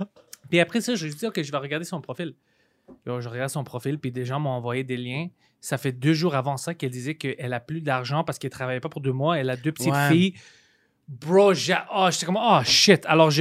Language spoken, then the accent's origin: French; Greece; Je suis pas américain, non, je suis grec, you know?